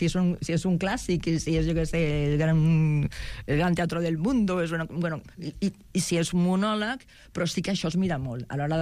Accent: Veguellina del Río Órbigo, Castile and León, Spain; Catalan is a second language; jo soc un poble que es diu Veguellina del Río Órbigo.

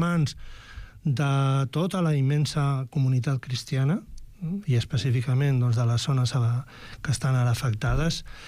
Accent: Aragon, Spain; Jo sóc de l'Aragó

